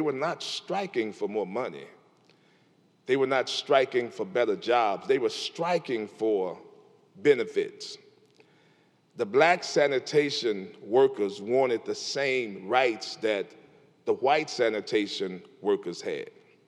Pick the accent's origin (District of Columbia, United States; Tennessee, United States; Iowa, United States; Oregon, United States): Tennessee, United States; Memphis; I was born in Memphis in 1964, 501 Pontotoc, Apartment C. Now, don't think too good of that. That was the ghetto.